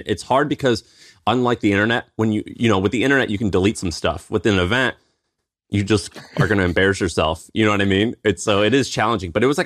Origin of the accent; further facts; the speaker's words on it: Tennessee, United States; accent: twang; And I had a little bit of a twang, you know, and people would kind of tease me. And I told them I'm from Tennessee